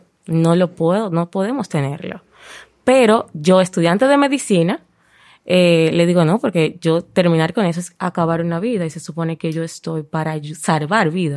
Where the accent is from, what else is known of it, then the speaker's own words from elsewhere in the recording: San Juan de la Maguana, San Juan, Dominican Republic; No tuve la dicha de tener muchas personas cerca porque vengo de San Juan de la Maguana.